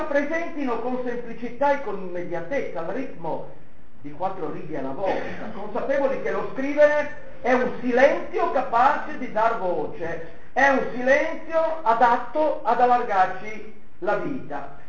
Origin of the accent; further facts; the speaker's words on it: Liguria, Italy; poi sono ligure, non posso buttare qualcosa.